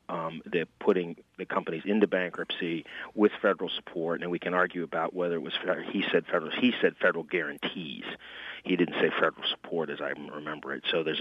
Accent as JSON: {"language": "English", "town": "Canton", "region": "Ohio", "country": "United States", "tie": "born or raised there", "said": "Canton, Ohio."}